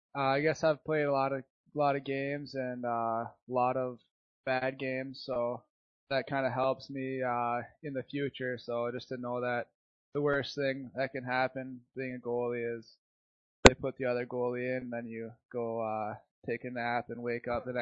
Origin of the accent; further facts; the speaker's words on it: Stillwater, Minnesota, United States; I grew up in Stillwater, Minnesota, and I've been playing hockey pretty much my whole life.